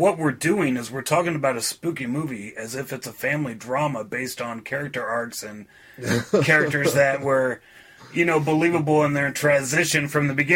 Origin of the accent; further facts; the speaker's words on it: United States; it goes in a direction that me as an American movie watcher isn't akin to seeing.